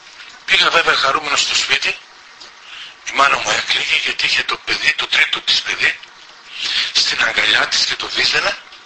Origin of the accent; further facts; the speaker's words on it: Stavroupoli, Eastern Macedonia and Thrace, Greece; στο χωριό μου Σταυρούπολη Ξάνθης είναι η δεύτερη γραμμή. Ακριβώς στην όχθη του Νέστου